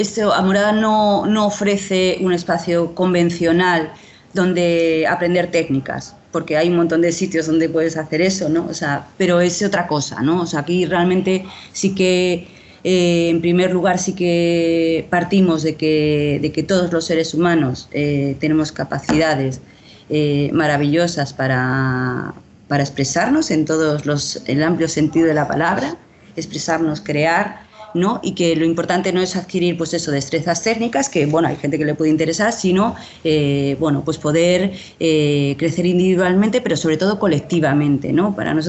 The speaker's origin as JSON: {"language": "Spanish", "region": "Canary Islands", "country": "Spain", "tie": "born or raised there", "said": "yo estudié en La Laguna, empecé, porque yo soy medio chicharrera y me crié en Tenerife y tengo familia que sigue viviendo ahí. Y entonces empecé ahí, pero acabé en Madrid, bueno, y anduve mucho de aquí para allá."}